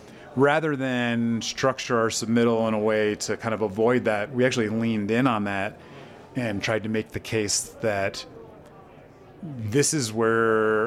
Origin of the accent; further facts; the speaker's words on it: New York, United States; now in Seattle, United States; New York. I'm from New York suburbs, and went to UVA as an undergrad.